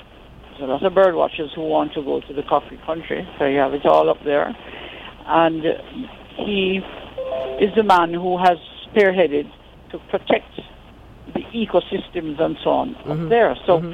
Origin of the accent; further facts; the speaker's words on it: Jamaica; To be honest, I'm embarrassed as a Jamaican.